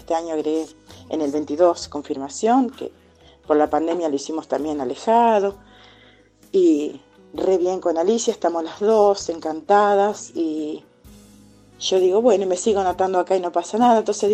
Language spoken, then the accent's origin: Spanish; Los Reartes, Córdoba, Argentina; me anoté acá en casi 2 años queriendo dar catequesis acá en mi pueblo, en Los Reartes